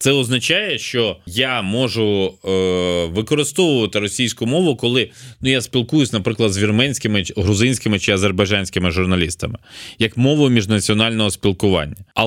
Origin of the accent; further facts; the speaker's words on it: Kyiv, Ukraine; born there; я народився в Києві, мої батьки, ну, у всякому разі, і зараз часом, ну, будемо говорити відверто, між собою говорить російською. Я закінчував школу з російською мовою викладань.